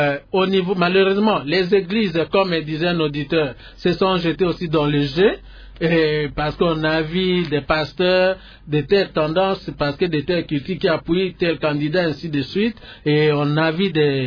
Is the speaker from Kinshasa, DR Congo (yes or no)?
yes; Kinshasa, DR Congo; born there; même si je suis né à Kinshasa, mais mes sources, on doit savoir, mes arrière-parents viennent d'où. C'est aussi pour sentir, pour prouver que réellement je suis congolais et de sources.